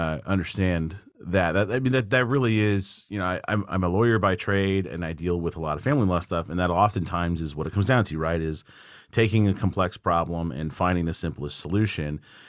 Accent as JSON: {"language": "English", "town": "Warrenton", "region": "Virginia", "country": "United States", "said": "So I'm from Warrenton originally."}